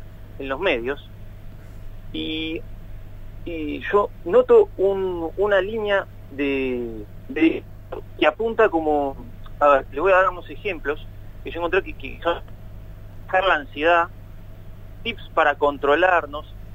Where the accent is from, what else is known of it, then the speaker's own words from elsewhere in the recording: Argentina; cuántas alegrías como estas, como pueblo argentino, tenemos?